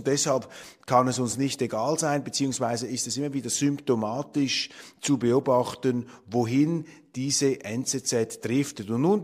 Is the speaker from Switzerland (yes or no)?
yes; Switzerland